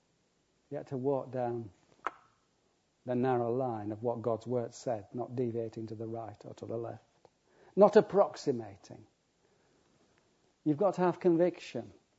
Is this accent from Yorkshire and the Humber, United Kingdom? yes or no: yes; Yorkshire and the Humber, United Kingdom; You know, as a Yorkshireman, I'd have said, right, Lord, let me stand out.